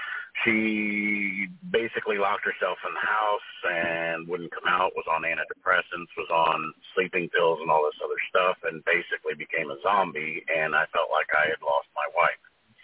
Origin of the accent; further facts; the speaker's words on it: Columbus, Ohio, United States; From that point, we moved to Ohio, to my hometown, because I was the breadwinner.